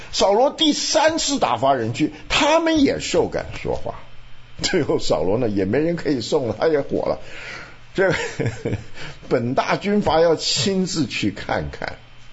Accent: Shandong, China; 就咱们山东人，是不是？

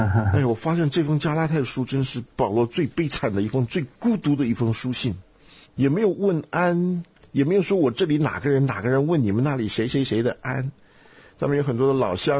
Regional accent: Taiwan; 我记得小时候在台湾就有一个什么不圣什么大学

